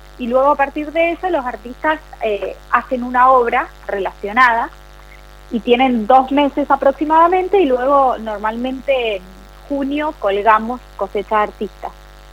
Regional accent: Mendoza, Argentina; que como mendocinos no debemos perdernos pasar, visitarla

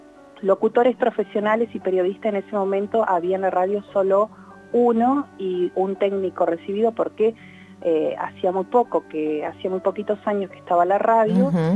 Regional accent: Río Mayo, Chubut, Argentina; born there; Radio Nacional Río Mayo, lugar donde yo nací, es un pueblo muy pequeño, bien al suroeste de la provincia del Chubut.

